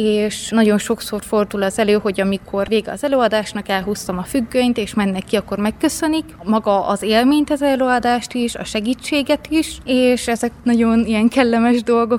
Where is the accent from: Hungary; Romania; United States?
Romania; Sfântu Gheorghe, Covasna; Otthon Szentgyörgyön is önkénteskedtem, ott 5 évig.